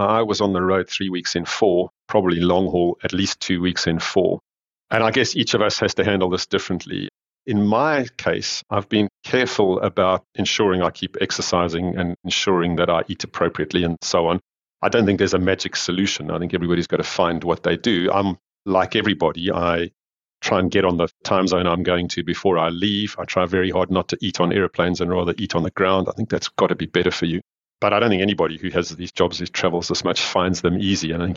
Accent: South Africa; I come from South Africa

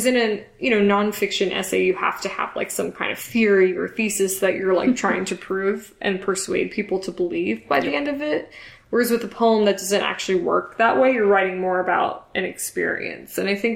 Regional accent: New York, United States; I wrote a poem, kind of basically starting from like being a New Yorker at 9/11 and then kind of going up to the present time in the election.

